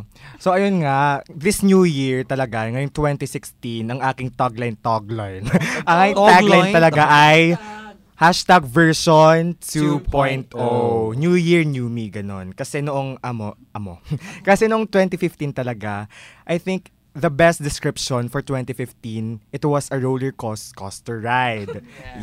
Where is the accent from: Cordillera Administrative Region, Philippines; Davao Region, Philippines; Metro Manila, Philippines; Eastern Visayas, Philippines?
Eastern Visayas, Philippines; Tacloban; Siguro na homesick din ako kasi nga I'm from Tacloban.